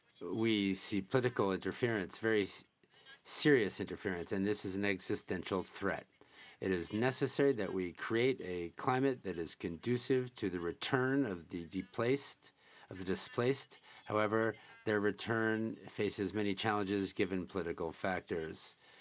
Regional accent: Iraq; Ladies and gentlemen, I'm a militant from Iraq.

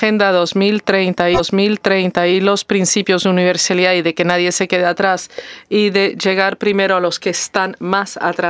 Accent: Portugal; Spanish is a second language; yo soy portuguesa

